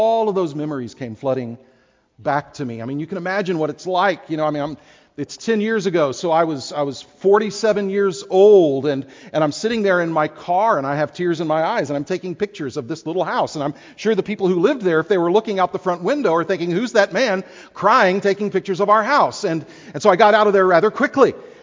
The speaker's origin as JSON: {"language": "English", "town": "Houston", "region": "Texas", "country": "United States", "tie": "born or raised there", "said": "when General Assembly was in Houston, Texas, my hometown, I drove out to the neighborhood one afternoon to the house where I spent the first 8 years of my life."}